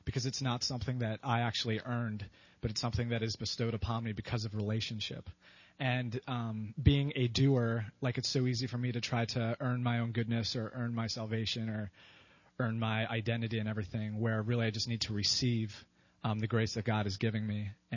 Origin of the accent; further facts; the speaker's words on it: Lebanon, Pennsylvania, United States; So I grew up in Lebanon. I went to Northern Lebanon High School.